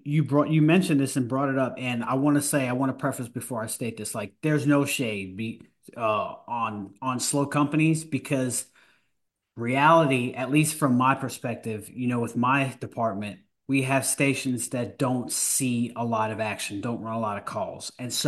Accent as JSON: {"language": "English", "region": "New York", "country": "United States", "said": "And I'm just picking with you because I'm from New York, so I could definitely joke about it."}